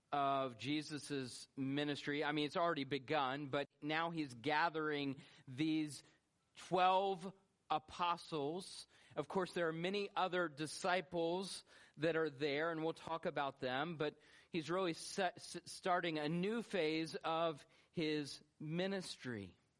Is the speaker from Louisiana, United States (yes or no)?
no; Atlanta, Georgia, United States; You see, I grew up in Atlanta, and I have an affinity for Coke and Coke only.